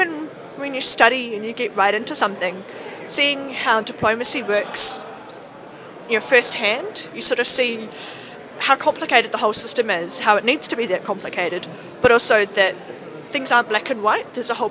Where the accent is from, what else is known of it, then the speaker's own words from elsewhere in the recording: New Zealand; I'm from New Zealand